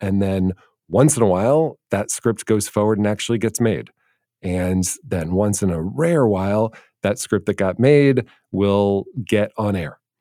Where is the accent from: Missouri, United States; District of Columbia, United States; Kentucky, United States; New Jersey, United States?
District of Columbia, United States; Washington; And I grew up in Washington, D.C. I didn't know anybody in the movie or TV business.